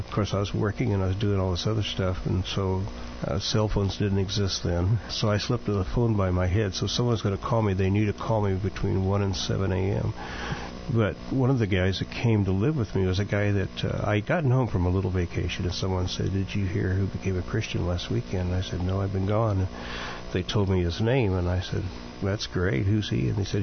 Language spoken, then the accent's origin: English; Springfield, Illinois, United States; I was back at my hometown, which is Springfield, Illinois, at, I think, Thanksgiving